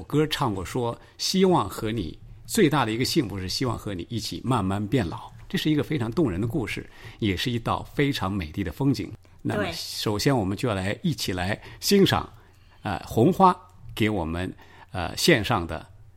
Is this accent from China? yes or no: yes; China; 所以说这个就我们中国人来说哈